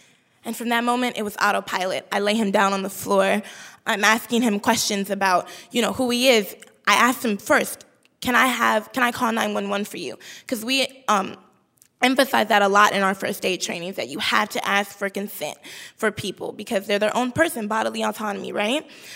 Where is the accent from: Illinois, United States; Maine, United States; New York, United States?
Illinois, United States; Chicago; But I'm from Chicago, and the lack of resources in our communities makes that training so much more important. We don't have any trauma centers on the south side of Chicago where I'm from.